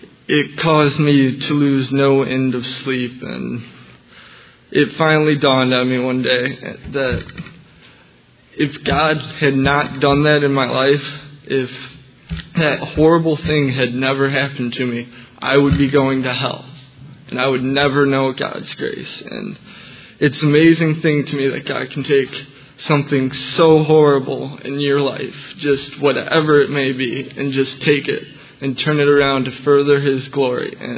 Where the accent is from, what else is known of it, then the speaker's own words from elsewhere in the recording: Wilmington, Illinois, United States; I'm 17. I come from Wilmington, Illinois. I go to a small home church there.